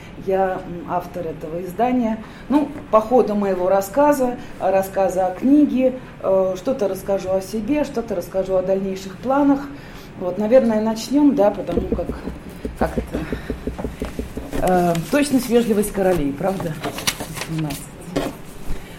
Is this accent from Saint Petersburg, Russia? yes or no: yes; Saint Petersburg, Russia; Я из Петербурга